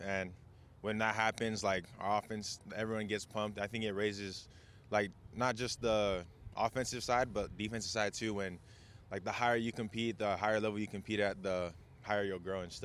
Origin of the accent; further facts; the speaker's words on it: Hawaii, United States; I grew up in Kuku in Hawaii, and like if you know about their high school football, it's like a whole community